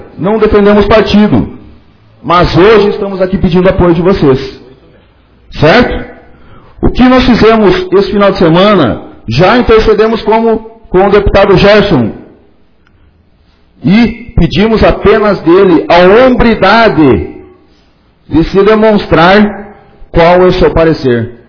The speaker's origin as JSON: {"language": "Portuguese", "region": "Rio Grande do Sul", "country": "Brazil", "said": "E não só como servidores, e sim como gaúchos que somos."}